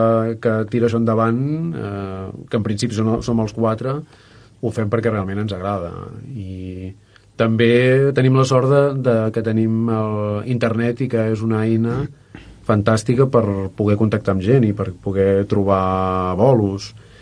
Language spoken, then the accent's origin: Catalan; Blanes, Catalonia, Spain; now in Barcelona, Spain; Jo sóc de Blanes, però estic visquent a Barcelona